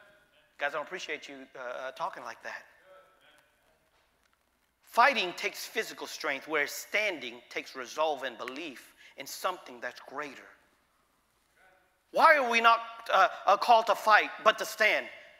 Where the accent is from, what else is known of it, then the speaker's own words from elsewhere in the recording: Cambodia; moved away; I'm from Cambodia, Cambodian.